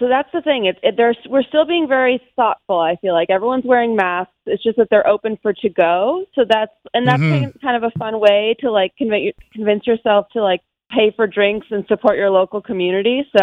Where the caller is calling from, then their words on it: Brooklyn, New York, United States; I'm calling from Brooklyn.